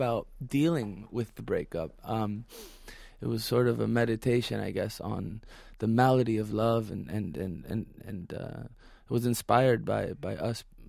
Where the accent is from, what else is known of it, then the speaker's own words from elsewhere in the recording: Florida, United States; now in New York, United States; I grew up in the States. Mm-hmm. I grew up in Florida, ended up going to school right outside the city, and been in New York for the last 10 years.